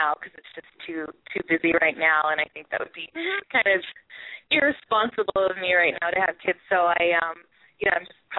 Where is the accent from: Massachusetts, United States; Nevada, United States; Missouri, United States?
Massachusetts, United States; Boston; I grew up around here in Boston, but I left home to go to college out in Pittsburgh.